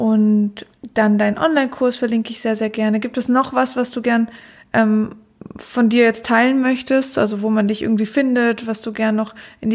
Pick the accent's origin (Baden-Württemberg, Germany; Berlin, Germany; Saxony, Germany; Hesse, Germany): Baden-Württemberg, Germany; Konstanz; ich komme aus Konstanz, ist jetzt gar nicht so weit.